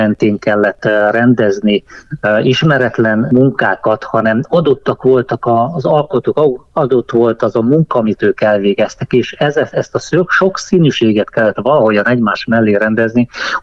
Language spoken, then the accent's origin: Hungarian; Celldömölk, Vas, Hungary; minket vittett Celldömölkön a szülővárosomban az osztályfőnök és csapattal az egész osztály különböző munkahelyeket bemutatni